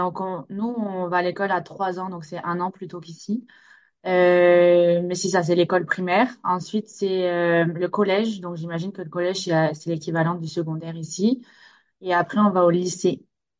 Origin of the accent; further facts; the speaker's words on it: France; now in Montreal, Canada; Alors, je viens de France, donc j'ai grandi en France, je suis à Montréal juste depuis 2018.